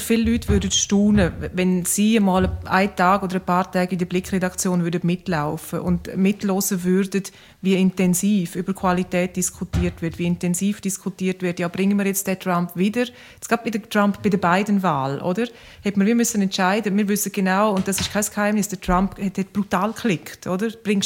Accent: Graubünden, Switzerland; Ich komme aus dem Engadin

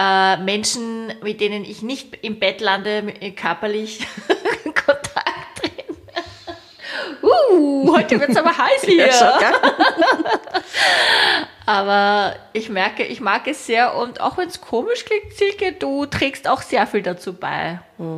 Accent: Vienna, Austria; ich bin ja doch in Wien aufgewachsen

